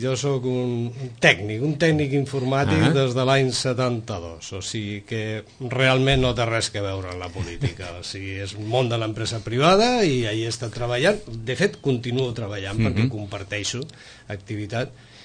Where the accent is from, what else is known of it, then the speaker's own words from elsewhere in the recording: Logroño, La Rioja, Spain; born there; now in Barcelona, Spain; fa 21 anys, que vam venir, jo i la meva família, la meva esposa, les meves dues filles, des de Barcelona, que és on vivíem, encara que jo vaig néixer a Logroño, terra de vins.